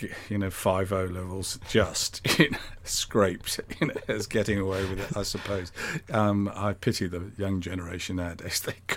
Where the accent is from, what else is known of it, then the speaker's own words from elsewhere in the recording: Blandford, South West England, United Kingdom; born and brought up in Blandford, Dorset, as they say, Dorset born, Dorset bred, strong in the arm and thick in the head.